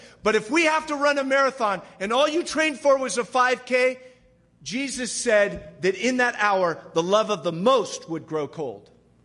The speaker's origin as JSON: {"language": "English", "region": "California", "country": "United States", "tie": "born or raised there", "said": "I grew up in Orange County, which means that I grew up on rock. I could throw a rock and hit Calvary Chapel, Costa Mesa."}